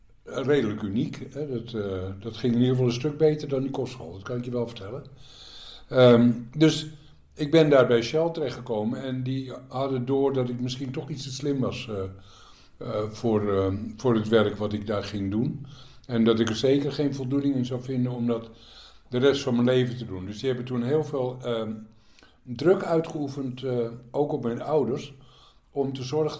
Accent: Haarlem, North Holland, Netherlands; born there; Ik ben geboren in Haarlem.

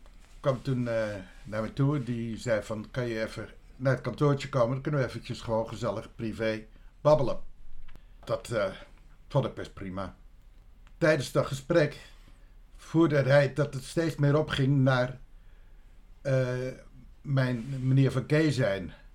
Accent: Vlaardingen, South Holland, Netherlands; born there

